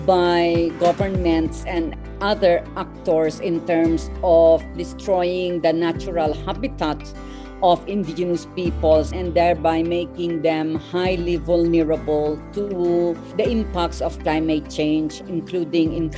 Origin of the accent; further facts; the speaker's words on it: Cordillera Administrative Region, Philippines; I come from the Cordillera, which is the mountains in the north of the main island of Luzon in the Philippines.